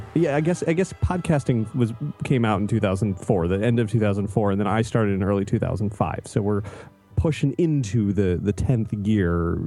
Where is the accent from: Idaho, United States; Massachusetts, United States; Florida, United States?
Florida, United States; I mean, I grew up in South Florida. My parents used to take me up here for vacation